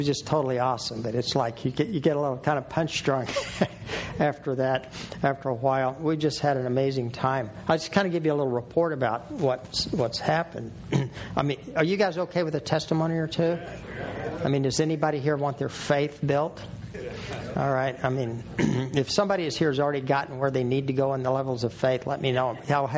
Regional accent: Oklahoma, United States; I grew up hunting in Oklahoma, primarily quail.

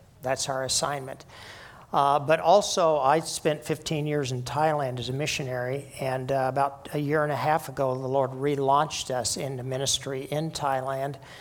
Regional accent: Oklahoma, United States; when I was a kid, I grew up in Oklahoma, and we grew up handling guns, hunting.

